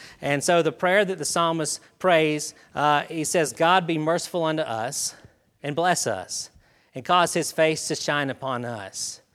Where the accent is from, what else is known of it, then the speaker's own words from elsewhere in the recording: South Carolina, United States; But we grew up near Clemson University, so we had a great year.